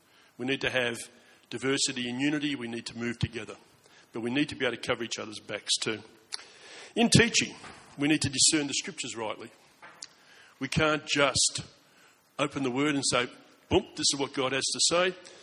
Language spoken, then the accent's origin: English; Braybrook, Victoria, Australia; it's not because I come from Braybrook.